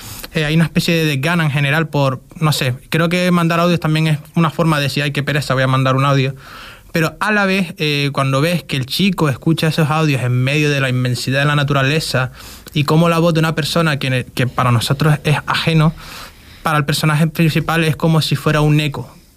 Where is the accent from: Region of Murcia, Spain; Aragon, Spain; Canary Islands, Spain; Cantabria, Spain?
Canary Islands, Spain; now in Fuerteventura, Spain; yo vivo aquí en Fuerteventura, llevo ya más de 5 años viviendo aquí. En realidad soy canario, pero vivo aquí, me siento más orero.